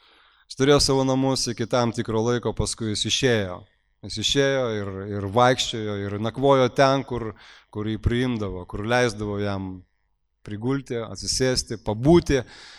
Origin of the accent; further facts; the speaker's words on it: Elektrėnai, Vilnius County, Lithuania; Tai lygiai taip pat ir man, aš ten išmokau skaityti, išmokau rašyti.